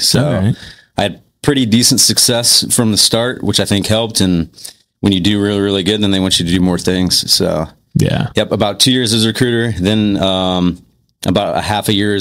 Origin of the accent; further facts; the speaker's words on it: Indiana, United States; Originally, I'm from Indiana, actually, IST to Washington State, 2019.